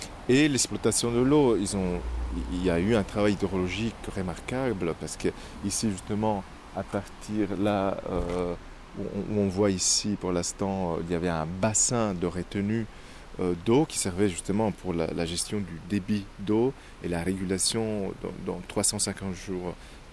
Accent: Italy; Moi, je suis italien.

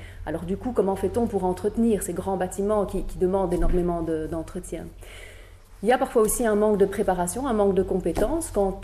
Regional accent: Brussels, Brussels-Capital Region, Belgium; ce qu'on appelle chez nous à Bruxelles des communs

